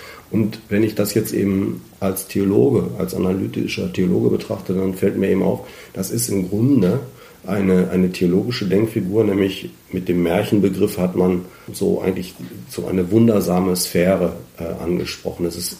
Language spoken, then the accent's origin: German; Austria; Das haben wir bei uns in Österreich auch.